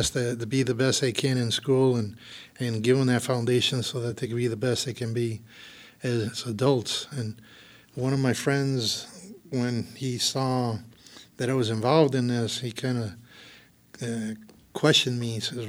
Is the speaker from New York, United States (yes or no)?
no; Duluth, Minnesota, United States; Growing up in Duluth